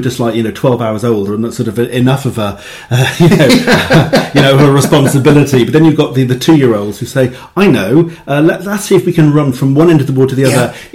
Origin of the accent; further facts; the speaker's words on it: Cardiff, Wales, United Kingdom; now in Lampeter, United Kingdom; growing up in Cardiff, it's only when I actually moved to Lampeter that people would say to me, oh, you're so lucky living in the city.